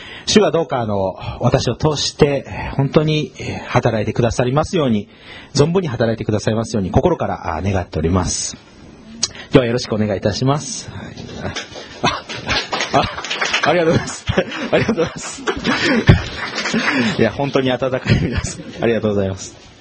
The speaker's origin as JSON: {"language": "Japanese", "region": "Kagawa", "country": "Japan", "said": "年齢は37歳でございます。で出身は香川県の出身でして、一昨年の夏にですね、神様から牧師になるようにと署名を受けて、こちらに来ました。"}